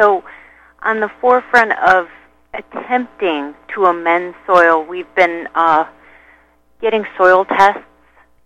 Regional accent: Chicago, Illinois, United States; moved away; I grew up in the Midwest in Chicago, so growing food out here is just a joy because it's not as pleasant in Chicago.

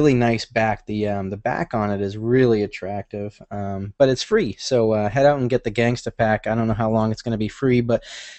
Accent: Sanford, Florida, United States; I grew up in Sanford, Florida, right outside of Orlando.

